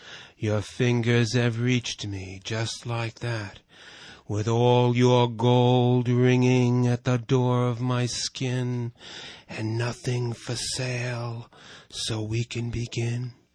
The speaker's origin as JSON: {"language": "English", "town": "New York City", "region": "New York", "country": "United States", "said": "I'm from New York fucking city."}